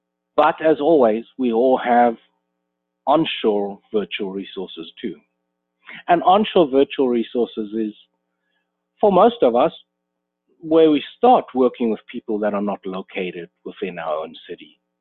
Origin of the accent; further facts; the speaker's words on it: South Africa; now in Texas, United States; As you can hear from my accent, I didn't grow up in America. I'm originally from South Africa myself.